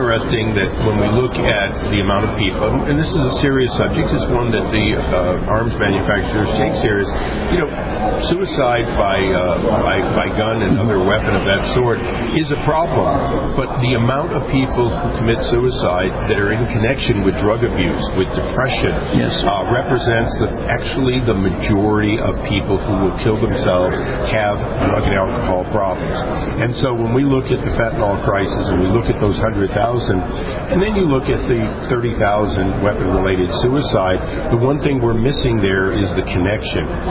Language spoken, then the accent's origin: English; California, United States; I'm a Californian.